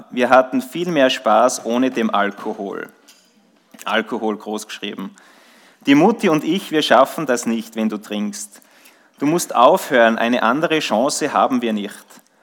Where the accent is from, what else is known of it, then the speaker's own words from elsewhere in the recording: Schladming, Styria, Austria; in Schladming, in meinem Heimatort. Da bin ich aufgewachsen. Die Eltern haben einen Hotelbetrieb, Kaffeehaus gehabt am Hauptplatz in Schladming. Ich war der einzige Sohn dort